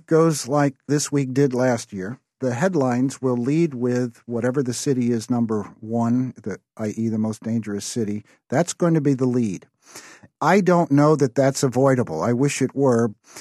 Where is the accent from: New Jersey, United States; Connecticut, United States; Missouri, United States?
Missouri, United States; St. Louis; I'm from St. Louis and proud of it.